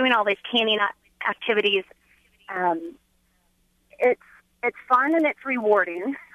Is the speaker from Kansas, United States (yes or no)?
yes; Olathe, Kansas, United States; now in Kearney, United States; I grew up in Johnson County, Kansas, in Olathe, and part of in the 90s